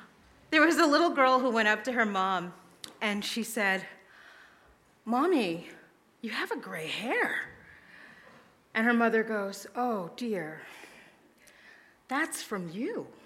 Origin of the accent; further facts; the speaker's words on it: Brooklyn, New York, United States; born there; I was born in Brooklyn, New York. Talk about an identity, right?